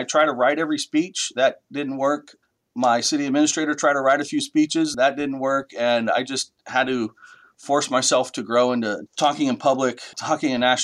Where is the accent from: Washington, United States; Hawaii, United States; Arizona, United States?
Arizona, United States; Yuma; I grew up in Yuma. When I was young, I didn't appreciate the community and looked for my quickest way out, and that was college.